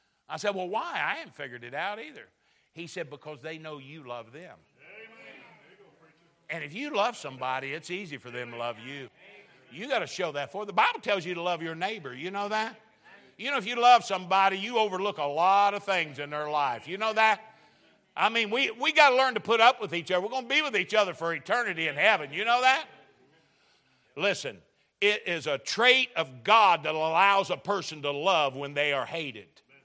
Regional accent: Kentucky, United States; My family are all hillbillies. We're from Kentucky.

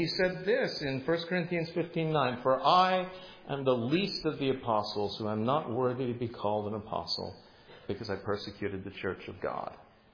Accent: England, United Kingdom; born there; you all know I was born just outside of London

